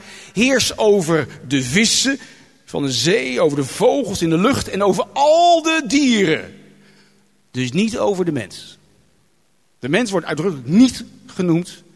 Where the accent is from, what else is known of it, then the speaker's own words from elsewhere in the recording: Netherlands; En wij als Hollanders hebben het koninkrijk der Nederlanden uitgebreid met allerlei koloniën.